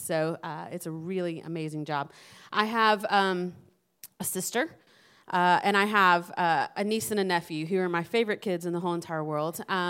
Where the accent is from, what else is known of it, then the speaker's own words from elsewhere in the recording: Birmingham, Alabama, United States; So I'm from Birmingham, grew up just right down the road off Valleydale Road.